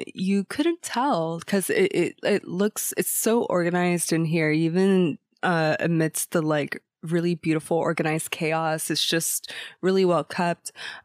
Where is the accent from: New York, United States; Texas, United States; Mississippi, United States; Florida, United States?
Florida, United States; I still don't have geography figured out up here, because I'm from Florida, basically.